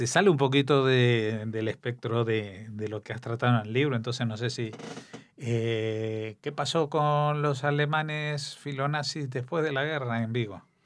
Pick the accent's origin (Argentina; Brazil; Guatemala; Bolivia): Argentina; accent: Argentine; Habrás adivinado por mi acento que soy argentino